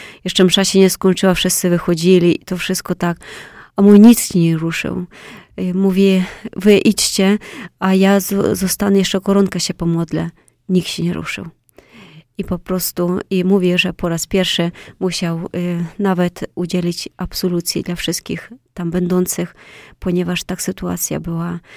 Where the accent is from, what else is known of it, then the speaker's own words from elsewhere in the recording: Podolia, Ukraine; Polish is a second language; ja nie pochodzę z Winnicy, ponieważ bardziej z Podola.